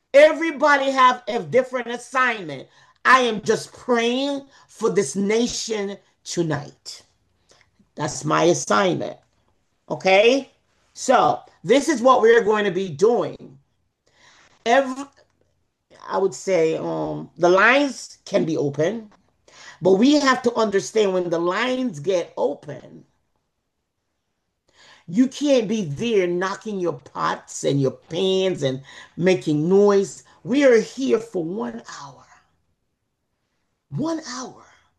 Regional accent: Jamaica; And I remember when we in Jamaica, because I'm a Jamaican, it would say, my mother would say, "Blood is thicker than water."

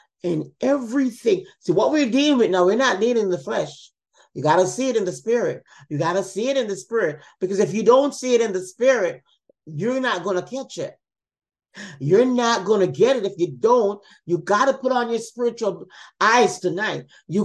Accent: Jamaica; The country where I'm from Jamaica.

